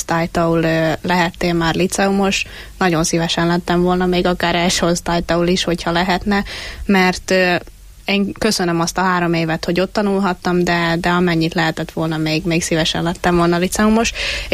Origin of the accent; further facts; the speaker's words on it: Zakarpattia Oblast, Ukraine; akkor ránk is szóltak, hogy hallani rajtunk, hogy Kárpátaljáról vagyunk, de viszont mikor meg ide eljövünk Magyarországra, akkor itt hallani, hogy magyarul is hallani rajtunk, hogy nem tisztán beszélünk magyarul.